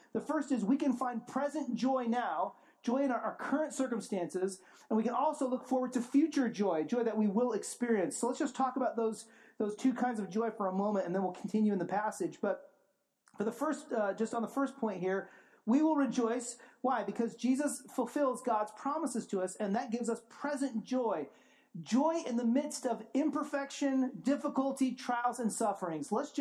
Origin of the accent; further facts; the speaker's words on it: California, United States; But I grew up in California